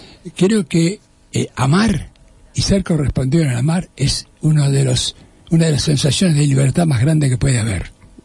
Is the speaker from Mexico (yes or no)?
no; Buenos Aires, Argentina; also born or lived in Budapest, Hungary / Córdoba, Argentina / Paris, France; Sí, nací en Budapest, me trajeron mis padres a los 2 años y medio. Me crié en Buenos Aires, viví 14 años en Córdoba y 25 años casi en París.